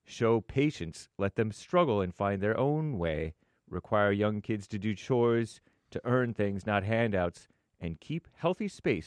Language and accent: English; United States; I am American.